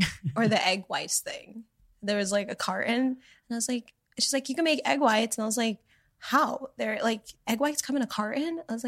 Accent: Canada; also born or lived in Miami, United States; I grew up in Canada, but in Miami too.

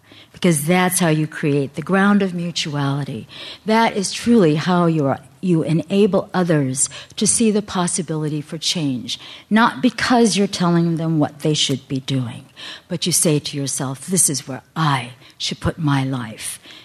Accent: Stockton, California, United States; born there; sent to a concentration camp from California, I was born in Stockton, and my whole family was shipped off by train to Aurora, Arkansas.

